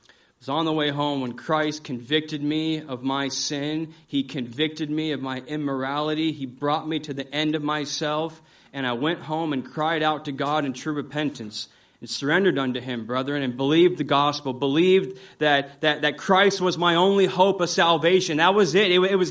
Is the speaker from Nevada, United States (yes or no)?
yes; Las Vegas, Nevada, United States; I grew up in Las Vegas, born and raised out there. I grew up in a family that went to church. We went to an evangelical Protestant church.